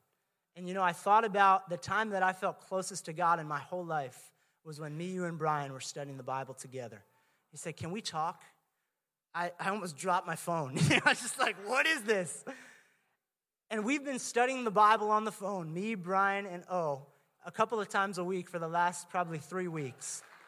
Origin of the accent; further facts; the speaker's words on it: New Jersey, United States; now in New York, United States; But we're originally from Jersey. We went up to school to Boston.